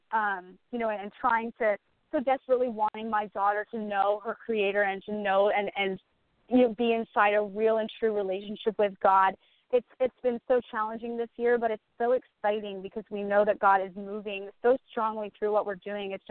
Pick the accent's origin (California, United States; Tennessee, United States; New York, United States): California, United States; Orange County; now in San Diego, United States; I'm from Orange. Orange County, California, born and bred. I've been in Orange County for a long time.